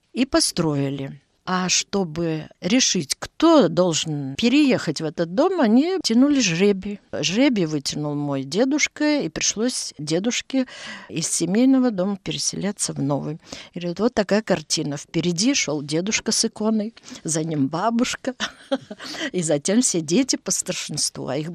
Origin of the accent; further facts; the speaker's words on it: Vasknarva, Ida-Viru County, Estonia; also born or lived in Narva; Все дошкольное мое детство прошло именно в Васькнарве, в Приноровье, у дедушки, потому что мама с отцом жили там в Печорском крае, а потом перебрались тоже в Васькнарву, а из Васькнарвы уже в Нарву.